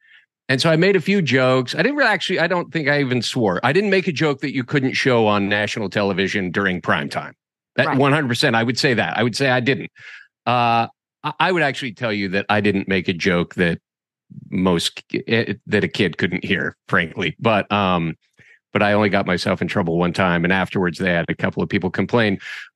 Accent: Boise, Idaho, United States; I was born and raised in Boise, Idaho, and I grew up in Boise and I went away for, I think about seven years.

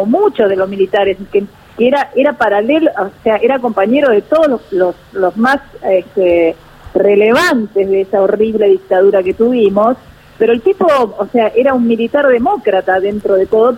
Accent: Curuzú Cuatiá, Corrientes, Argentina; born there; Y mi madre me fue a parir a unos 100 kilómetros, creo que 100 al norte, no estoy segura, en Curuzú-Cuatiá. Lugar que añoro conocer, porque nunca

